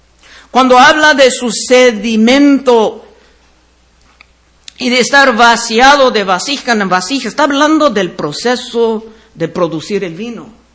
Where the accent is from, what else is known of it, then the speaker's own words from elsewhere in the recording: California, United States; Cuando yo crecí cerca de Rancho Cucamonga, antes había muchas viñas ahí